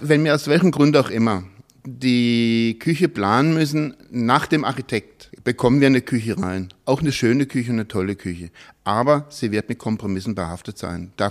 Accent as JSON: {"language": "German", "town": "Freiburg", "region": "Baden-Württemberg", "country": "Germany", "said": "vielleicht hört man es auch in meinem Dialekt, dass ich kein gebürtiger Hamburger und kein gebürtiger Berliner bin, sondern ich komme aus Freiburg, aus dem Schwarzwald und wohne aber seit 2015, wohne ich fest hier."}